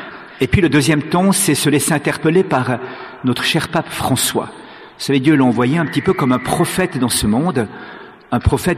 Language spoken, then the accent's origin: French; Switzerland; Je viens de Suisse, on vous l'a dit